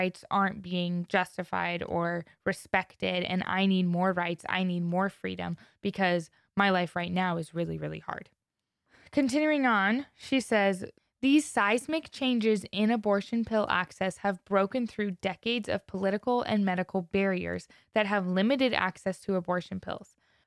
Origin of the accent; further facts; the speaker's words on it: Ohio, United States; I'm going to pick on my home state of Ohio in this episode